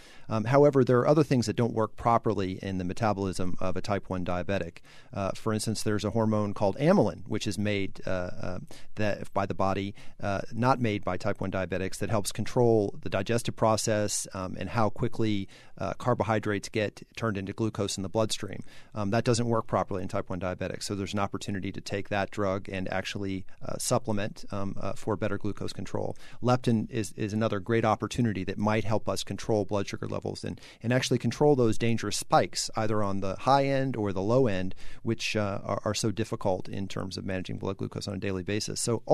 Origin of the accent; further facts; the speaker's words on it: Dallas, Texas, United States; This happens to be my hometown chapter because I grew up in Dallas.